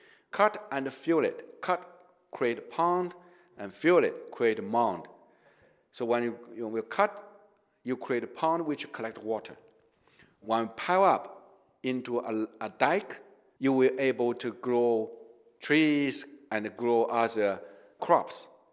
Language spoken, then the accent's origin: English; Beijing, China; from Beijing.